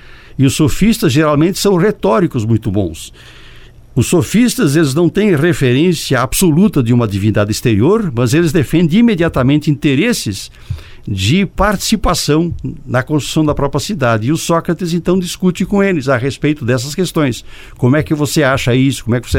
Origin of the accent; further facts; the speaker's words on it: Brazil; nós temos o direito, já como brasileiros, da República Brasileira, de colocar as nossas questões na roda